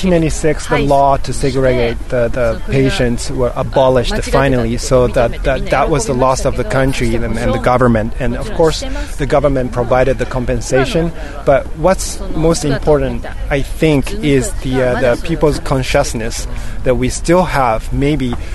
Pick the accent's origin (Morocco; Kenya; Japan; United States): Japan; Nara; English is a second language; So in 2010, I launched a very small Nara International Film Festival in my home country.